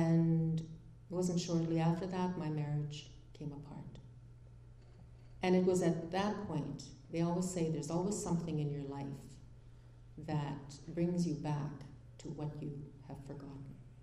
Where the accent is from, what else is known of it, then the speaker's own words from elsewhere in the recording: Saskatchewan, Canada; born there; I'm a residential school survivor. I was born in Standing Buffalo Reserve in Saskatchewan, which is just about an hour northeast of Regina. I went into residential school when I was 6 years old.